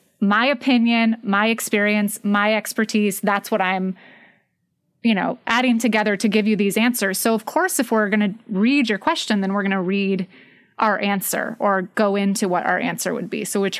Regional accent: Texas, United States; So as a Texan myself, who also went to college and majored in theater and drama and acting, where I actually took dialect classes.

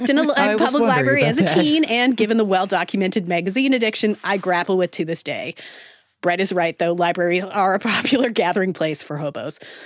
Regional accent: Saskatchewan, Canada; moved away; I am from Saskatchewan. And though I haven't lived there since 1989, I am still excited whenever it gets mentioned in pop culture

